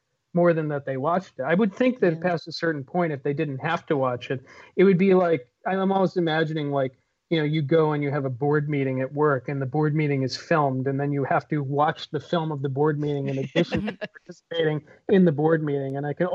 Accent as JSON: {"language": "English", "region": "New York", "country": "United States", "tie": "born or raised there", "said": "So again, I was born and raised in New York."}